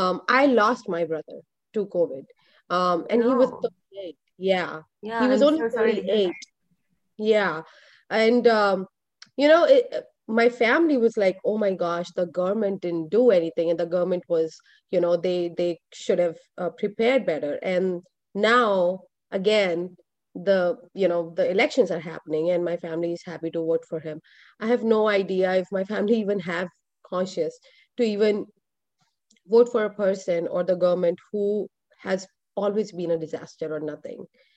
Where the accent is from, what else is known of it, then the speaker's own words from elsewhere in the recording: India; I grew up in India. 30 years, I lived there. I was born there.